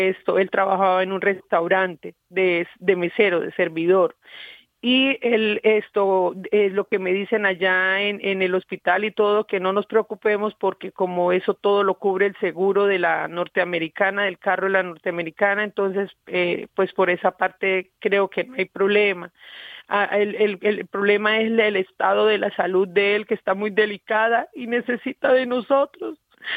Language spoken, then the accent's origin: Spanish; Santander, Colombia; Sí, claro, mi familia, todos somos santandereanos.